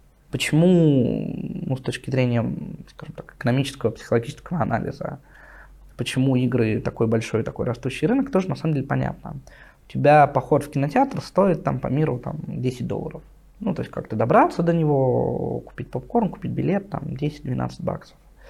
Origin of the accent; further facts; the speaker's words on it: Russia; born there; я родился в Советском Союзе, в России.